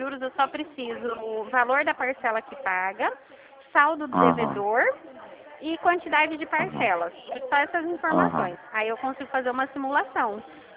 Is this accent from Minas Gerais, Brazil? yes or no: no; São Paulo, Brazil; eu sou daqui de São Paulo